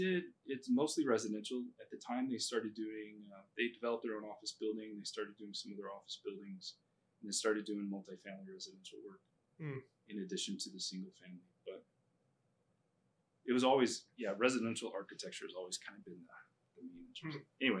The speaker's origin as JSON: {"language": "English", "region": "New Mexico", "country": "United States", "tie": "born or raised there", "said": "I grew up in New Mexico and I grew up on a farm and I grew up in the heat and I hated the heat."}